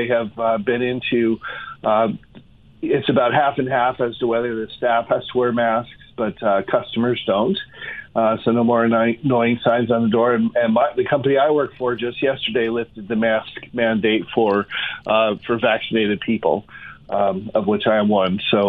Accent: Colorado, United States; Yeah, I'm a native, and I've spent most of my life in Colorado. I've moved away for school and for work, but I always ended up moving back.

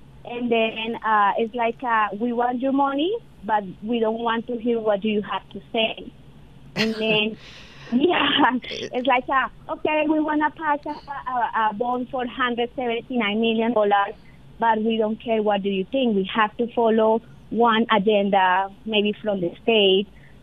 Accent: Colombia; English is a second language; moved away as an adult; now in United States; I came to America 6 years ago. I came from Colombia to the United States legally

